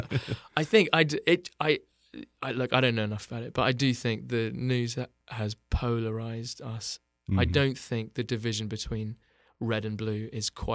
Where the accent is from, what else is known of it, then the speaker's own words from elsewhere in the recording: United Kingdom; We don't talk about it. We're British.